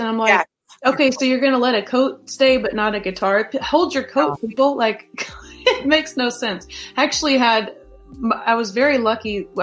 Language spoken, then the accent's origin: English; Louisville, Kentucky, United States; I came from Northern Kentucky. I grew up in Louisville. I went to college in Northern Kentucky University.